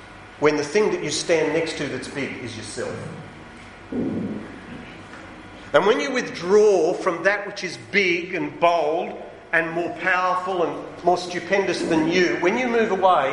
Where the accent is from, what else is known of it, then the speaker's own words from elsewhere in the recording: Sydney, New South Wales, Australia; I was born and raised in Sydney.